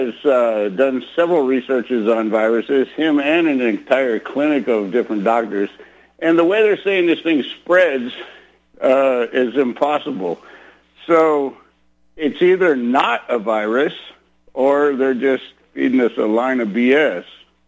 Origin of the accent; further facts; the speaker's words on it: Texas, United States; now in California, United States; from Texas, but I'm working in California right now